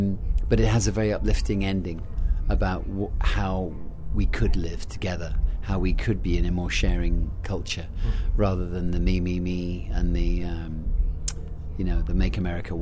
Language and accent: English; England, United Kingdom; now in Los Angeles, United States; Because I live in LA, I'm American, as well as being English.